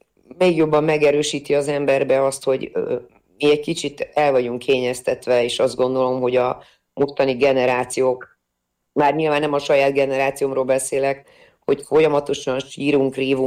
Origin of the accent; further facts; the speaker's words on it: Romania; kicsit hasonló helyzetben azért éltem én Romániában, hiszen én is határon túli vagyok, csak egy másik határnak a túljáról